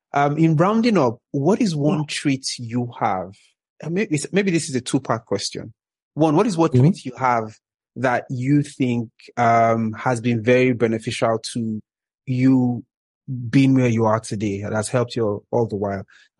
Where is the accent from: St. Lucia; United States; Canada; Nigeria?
Nigeria; I mean, we're from Nigeria, right?